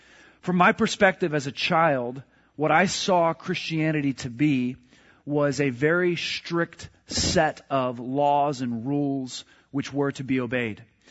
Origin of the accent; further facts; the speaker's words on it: Jacksonville, Florida, United States; So I grew up in Jacksonville, Florida, not too far from here.